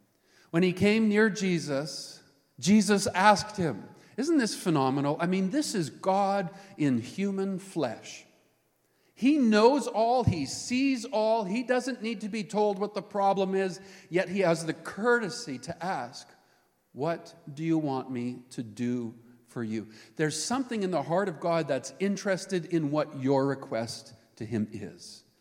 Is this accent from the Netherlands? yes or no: no; Canada; born there; I was born here. My parents happened to be on a trip to Sweden when I was conceived. So like an IKEA product, I'm made in Sweden, but I was born in Canada. My dad was born in Sweden himself